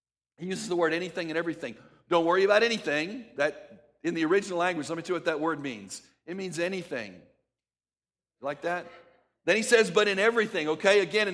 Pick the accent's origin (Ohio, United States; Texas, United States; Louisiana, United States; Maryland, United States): Texas, United States; El Paso; When I was a kid, I grew up in El Paso, Texas. We used to go across the Rio Grande River to Juarez, Mexico.